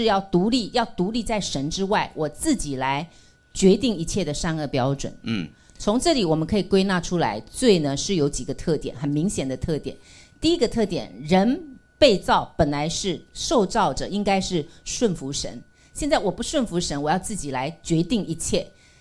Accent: China; 所以我们中国人也有一句话说，人不为己，

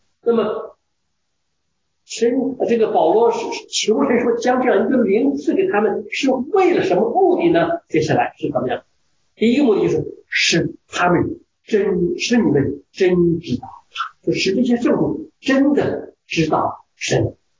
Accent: China

